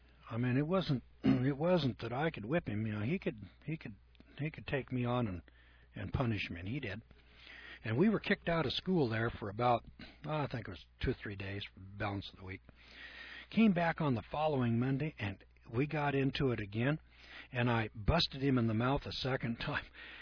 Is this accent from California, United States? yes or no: yes; Eureka, California, United States; also born or lived in Arcata; there's another school there, Fortuna, Arcata, Eureka, and Ferndale were in the competition, and I was from Eureka, and so I beat those other three schools. When I transferred to Arcata